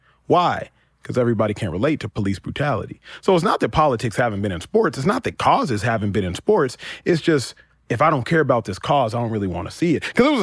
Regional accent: Dallas, Texas, United States; Number two, I'm from Dallas, Texas. I know she went to Carter High School. Mm-hmm. I know that area. I went to church in the hood.

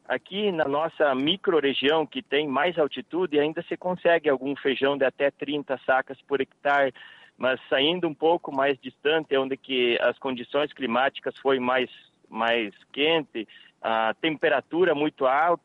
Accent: Mangueirinha, Paraná, Brazil; Eu sou do município de Mangueirinha, sudoeste do Paraná.

